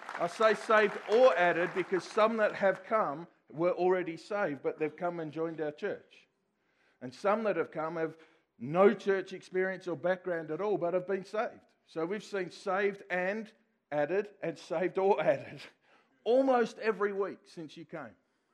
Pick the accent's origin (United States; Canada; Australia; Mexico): Australia; Yes, I'm Australian, and we talk funny.